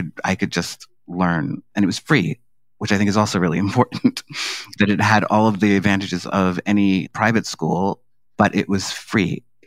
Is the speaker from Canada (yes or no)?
no; New York City, New York, United States; Yeah, so I grew up in Harlem in, you know, the 1970s and 80s. Harlem was definitely pre-gentrification. I grew up in the Grant Housing Projects, which are on the west side of Harlem.